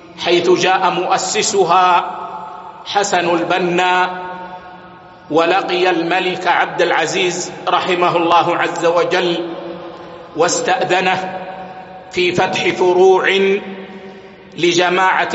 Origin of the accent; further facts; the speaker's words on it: Saudi Arabia; وأحضروهم إلى بلادنا السعودية،